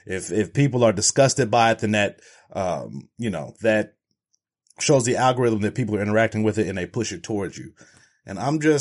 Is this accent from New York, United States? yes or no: no; Cincinnati, Ohio, United States; So, I'm from Cincinnati, Ohio. If you don't know, if you can't tell, shout out to the Bengals.